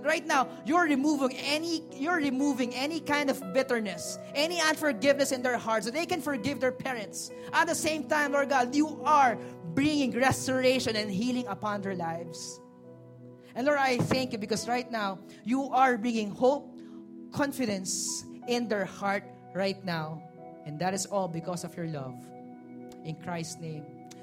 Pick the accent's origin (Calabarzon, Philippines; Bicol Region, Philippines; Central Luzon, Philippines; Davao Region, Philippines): Calabarzon, Philippines; Taytay; Taga rito ako. I grew up, taga Fairview ako na. But I grew up in this place. Taga Taytay Rizal ako. That's where I grew up.